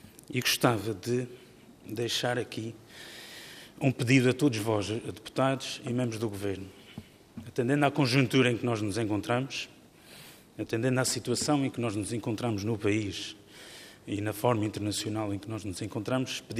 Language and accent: Portuguese; Azores, Portugal; pelos Açores, pela minha terra, pela nossa terra, fiz este percurso.